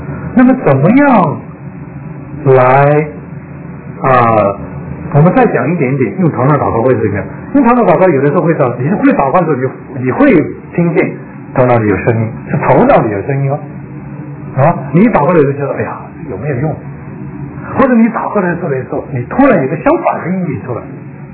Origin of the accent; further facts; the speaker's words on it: China; 你看我们中国人讲心思、心情、心智都是跟心有关系